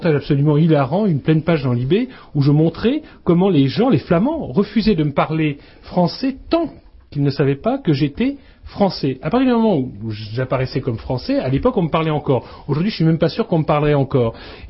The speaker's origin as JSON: {"language": "French", "country": "France", "said": "je suis français, je suis pas censé parler néerlandais."}